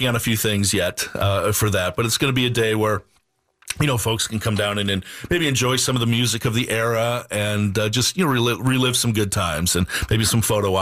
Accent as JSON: {"language": "English", "region": "Scotland", "country": "United Kingdom", "said": "As a Scotsman, we like our brown water."}